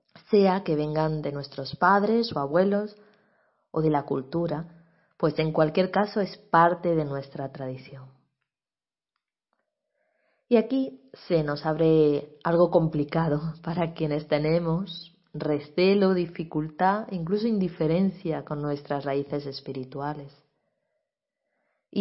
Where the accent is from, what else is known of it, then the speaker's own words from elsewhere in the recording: Granada, Andalusia, Spain; caminando por las calles de mi tierra, Granada, me encontré sin buscarlo con una procesión